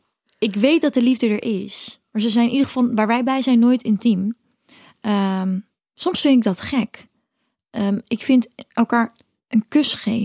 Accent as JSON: {"language": "Dutch", "country": "Cape Verde", "also_born_or_lived": "Netherlands", "said": "En toen waren we in Kaapverdië. Daar kom ik vandaan. Ik ben half Kaapverdiaans, half Nederlands."}